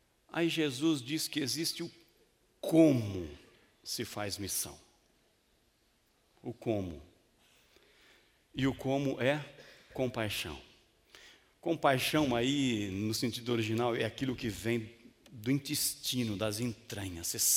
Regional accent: Marília, São Paulo, Brazil; now in São Paulo, Brazil; Vim lá do interior de Marília, então, moleque de rua, né? Minha brincadeira era na rua.

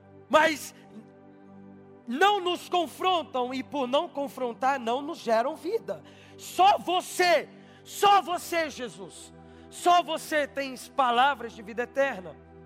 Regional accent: Brasília, Federal District, Brazil; Eu sou de Brasília

